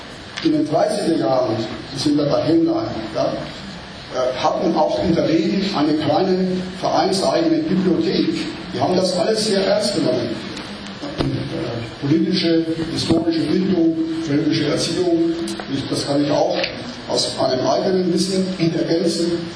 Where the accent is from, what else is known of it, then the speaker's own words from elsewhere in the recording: Nassau, Germany; Und ich komme aus Nassau, nördlich von Frankfurt.